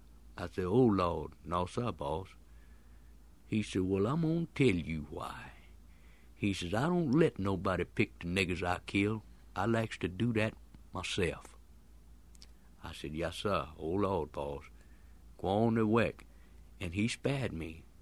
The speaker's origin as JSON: {"language": "English", "town": "Longview", "region": "Texas", "country": "United States", "said": "But I told him I was from Longview, Texas."}